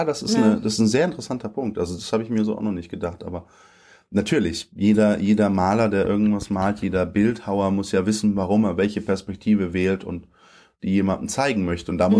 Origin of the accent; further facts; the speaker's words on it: Germany; born there; Ich bin in Deutschland geboren, von polnischen Eltern mit polnischen Papieren. Ich habe seit ich 27 bin deutsche Papiere, also seit einem Jahr jetzt, eineinhalb fast. Bin zweisprachig aufgewachsen.